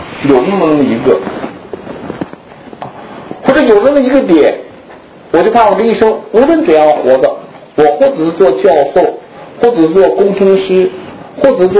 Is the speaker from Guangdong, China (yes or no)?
no; Shenyang, Liaoning, China; 就回东北，我老家东北沈阳，在辽宁的。